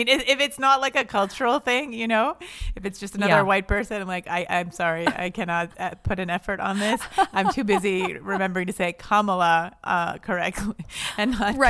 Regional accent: French Canada, Canada; But I know I'm from the French part of Canada, which is why I'm hot.

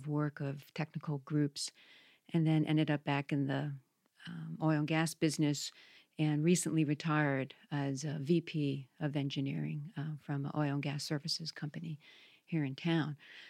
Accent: New York, United States; that was a real strength for me, was my church growing up in New York.

